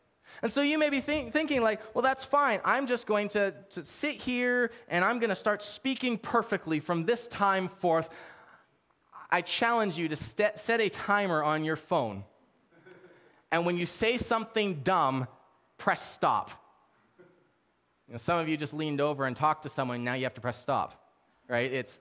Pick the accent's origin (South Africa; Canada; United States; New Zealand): Canada; we're Canadian.